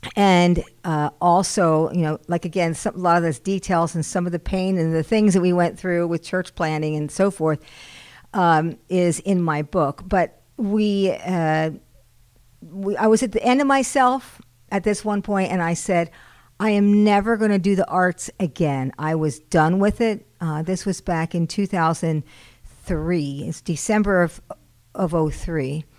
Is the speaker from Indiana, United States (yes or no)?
yes; Indiana, United States; So I was raised in Indiana, in the hills of Indiana.